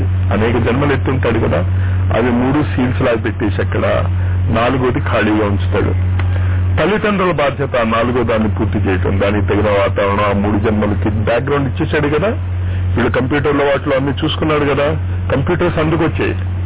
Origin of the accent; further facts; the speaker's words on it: Varanasi, Uttar Pradesh, India; నేను ఆంధ్రాని, ప్రకృతి నిర్ణయించింది కదా. నేను పుట్టిన దగ్గర నుంచి నా 24 ఏళ్ల వరకు కాశీలోనే ఉన్నా. చాలా మందికి కాశీలో నేను అసలు తెలుగు వాళ్ళని తెలియదు.